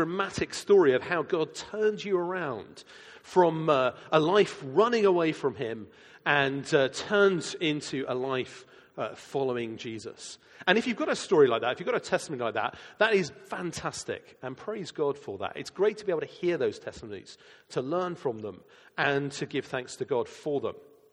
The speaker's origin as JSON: {"language": "English", "country": "United Kingdom", "said": "I guess because I'm British and that's what you do."}